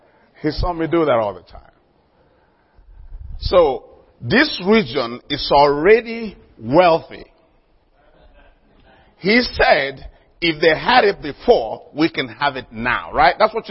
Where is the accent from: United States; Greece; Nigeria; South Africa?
Nigeria; English is a second language; Originally, I'm from Nigeria, in case you wonder the accent